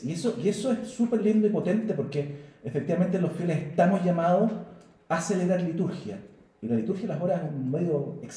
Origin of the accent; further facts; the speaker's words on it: Chile; como cualquier chileno de a pie